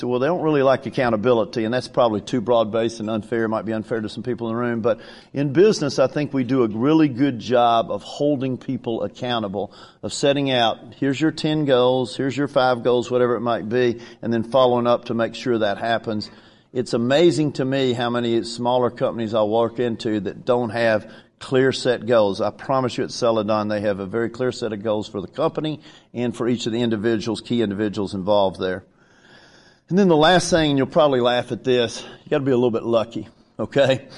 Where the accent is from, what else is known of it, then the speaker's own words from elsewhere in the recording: Knoxville, Tennessee, United States; we're from Knoxville, graduated from Tennessee like my dad